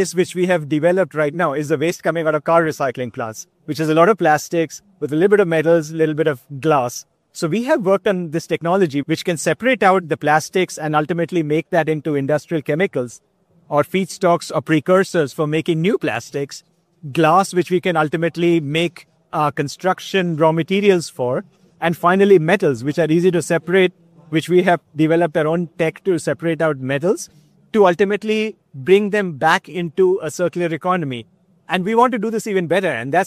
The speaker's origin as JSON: {"language": "English", "country": "India", "tie": "born or raised there", "moved": "as an adult", "lives_now": "Switzerland", "said": "Well, I grew up in India, and then over the course of my professional journey, ended up in Switzerland. And now we live there, and we have our own little business in Switzerland."}